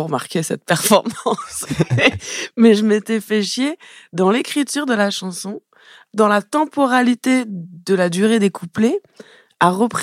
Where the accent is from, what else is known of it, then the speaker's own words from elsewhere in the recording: Élancourt, Île-de-France, France; Moi, je viens d'Elancourt, Morpa. C'est juste à côté.